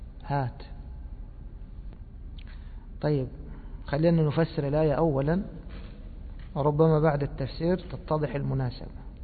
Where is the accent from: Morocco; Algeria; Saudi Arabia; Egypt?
Egypt; وإحنا نسميه عندنا في مصر إيش؟